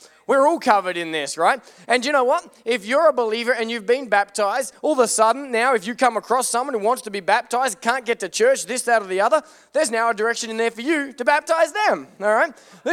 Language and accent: English; Australia; I'm Australian and we speak different than you.